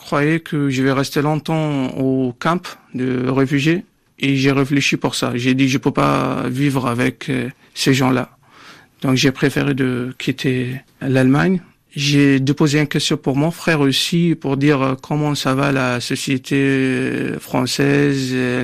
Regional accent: Iraq; French is a second language; Parce que notre deuxième langue en Irak, c'est l'anglais.

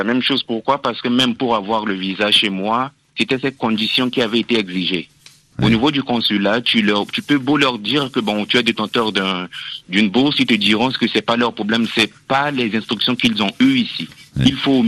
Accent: Central African Republic; now in France; je suis centrafricain, ressortissant d'un pays qui est en guerre, avec un système éducatif plus que critique. Aujourd'hui, je me vois en France pour continuer mes études

